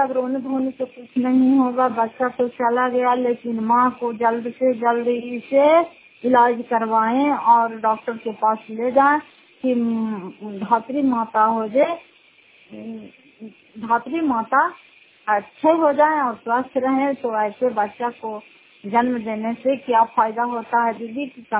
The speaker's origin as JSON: {"language": "Hindi", "town": "Fatehpur", "region": "Bihar", "country": "India", "said": "घर फतेहपुर, पंचायत मकरौता, जिला नालंदा, करार पसरा ब्लॉक की निवासी हूँ।"}